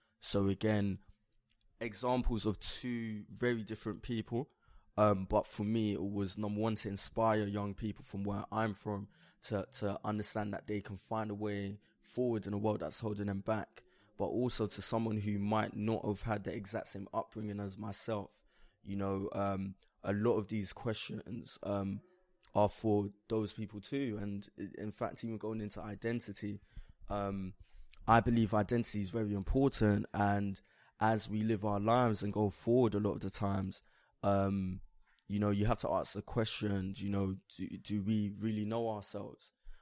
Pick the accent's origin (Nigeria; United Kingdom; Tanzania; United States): United Kingdom; England; for me, identifying as British, I've always thought, well, I'm English. I was born in England.